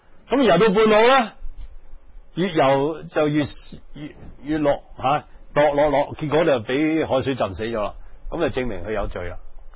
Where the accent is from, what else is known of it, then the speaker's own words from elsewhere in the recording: Guangdong, China; 我哋廣東人成日講啊，出工啊，出工啊